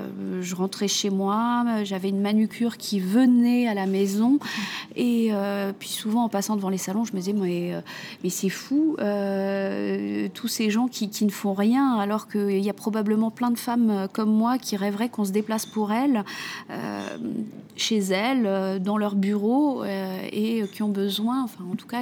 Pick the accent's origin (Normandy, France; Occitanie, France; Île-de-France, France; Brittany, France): Île-de-France, France; Paris; je suis une Parisienne, maman d'un enfant